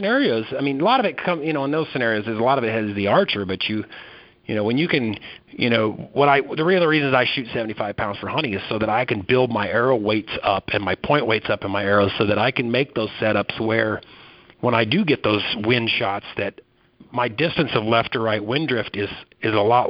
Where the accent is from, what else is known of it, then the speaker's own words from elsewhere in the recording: Wyoming, United States; I grew up in Southwest Wyoming.